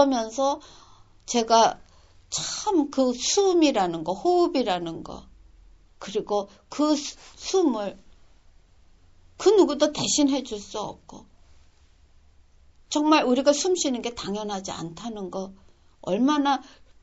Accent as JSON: {"language": "Korean", "region": "Seoul", "country": "South Korea", "tie": "born or raised there", "moved": "yes", "said": "제가 서울에서 태어나서 서울에서 자랐는데"}